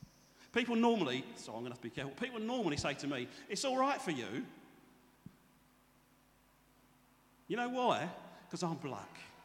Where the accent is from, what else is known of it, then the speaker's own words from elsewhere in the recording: United Kingdom; Yeah, but I'm British.